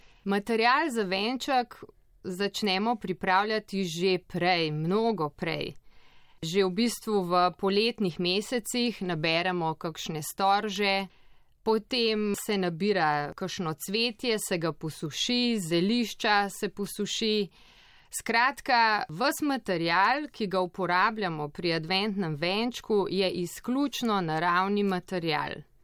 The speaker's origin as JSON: {"language": "Slovenian", "town": "Petelinje", "region": "Central Slovenia", "country": "Slovenia", "tie": "born or raised there", "said": "Doma sem iz Petelin, to je v občini Dol pri Ljubljani."}